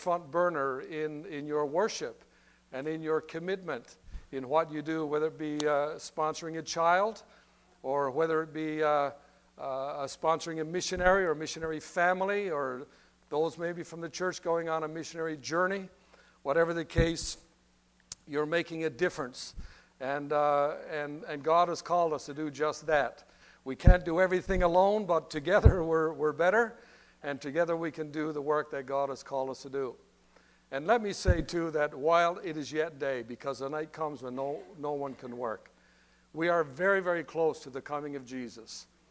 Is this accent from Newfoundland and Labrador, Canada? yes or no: yes; Newfoundland and Labrador, Canada; And June and I came here from Labrador City 23 years ago. And we're transplants, I guess, from Newfoundland, and have enjoyed the area and so on.